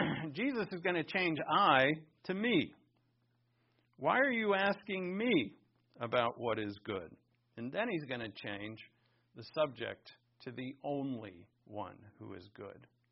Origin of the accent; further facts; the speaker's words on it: East Coast, United States; And I was like, hey, I met this family, and I'm like, I'm from the East Coast. I know a bunch of Italians.